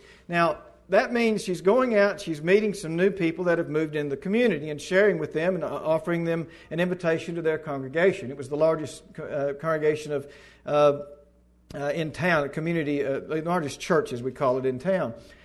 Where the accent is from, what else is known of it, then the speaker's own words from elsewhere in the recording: Arkansas, United States; I'm from Arkansas, and it's been a lot of years since I was around some of these brethren here